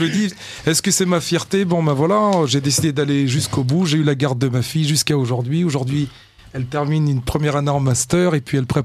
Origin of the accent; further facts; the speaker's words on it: Clermont-Ferrand, Auvergne-Rhône-Alpes, France; born there; accent: Auvergnat; On est nés à Clermont-Ferrand.